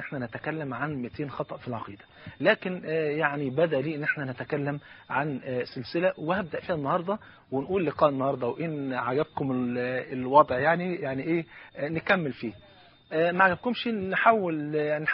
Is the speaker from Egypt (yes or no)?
yes; Egypt; حتى المثل طلع عندنا في مصر، ممكن المثل ده مشهور جدا